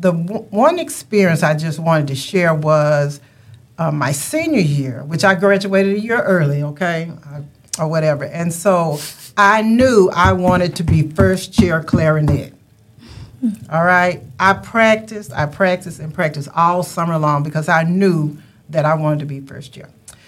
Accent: Oak Cliff, Texas, United States; I'm Oak Cliff, y'all. I just put it like that. I'm Oak Cliff. Growing up in Oak Cliff back in the day, it was just a big family.

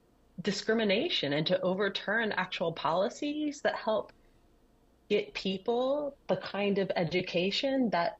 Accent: New Jersey, United States; I grew up in Southern New Jersey in a very, like, in the Reagan era, in the Reagan, like, Reagan country.

